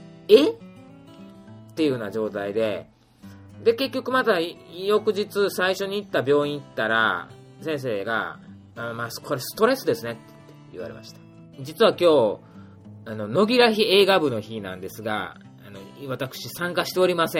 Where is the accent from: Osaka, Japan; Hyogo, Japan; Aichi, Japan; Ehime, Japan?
Ehime, Japan; Matsuyama; 我々、生まれも育ちも松山なのに、知らないことがいっぱいありましたね。